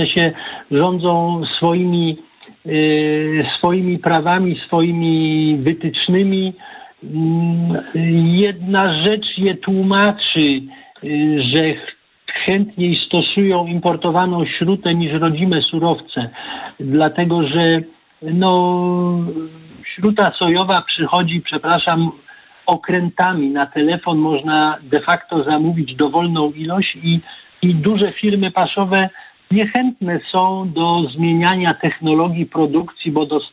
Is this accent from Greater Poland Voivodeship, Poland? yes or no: yes; Poznań, Greater Poland Voivodeship, Poland; ja jestem z Poznania.